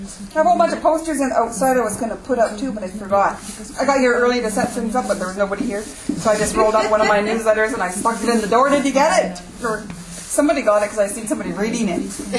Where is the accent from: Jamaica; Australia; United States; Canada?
Canada; British Columbia; So I'm from Coldwater Indian Band. We have 700 First Nations people in our community